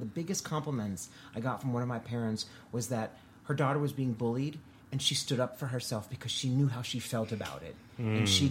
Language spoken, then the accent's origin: English; Florida, United States; I grew up in Florida. I want a pool.